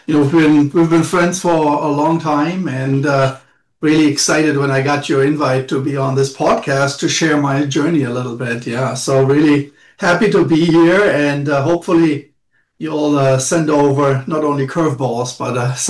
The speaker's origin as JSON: {"language": "English", "country": "Germany", "tie": "born or raised there", "moved": "as an adult", "lives_now": "United States", "said": "I was a very successful tennis player in Germany. You know, I grew up in the Boris Becker era."}